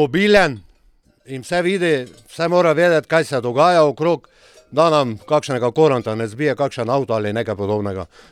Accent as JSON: {"language": "Slovenian", "town": "Markovci", "region": "Drava", "country": "Slovenia", "tie": "born or raised there", "said": "tudi vsi smo iz Markovc, rojeni Markovčani, tak da boljšega originala od tega ni."}